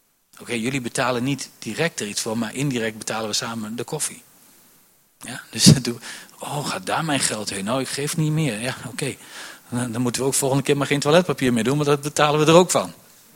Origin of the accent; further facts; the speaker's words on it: Netherlands; Ik ben Nederlander ook.